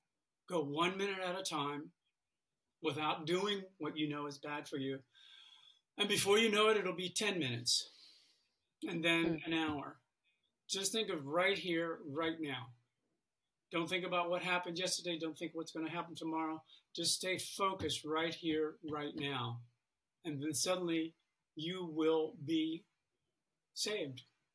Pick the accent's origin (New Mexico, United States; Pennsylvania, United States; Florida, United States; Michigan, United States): Florida, United States; But in the late 60s, early 70s, growing up in Florida, there was a lot of drugs.